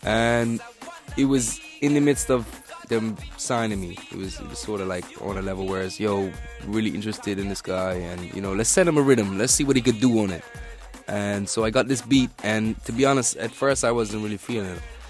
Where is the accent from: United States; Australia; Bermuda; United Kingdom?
Bermuda; it's about a part of life that I was brought up with in Bermuda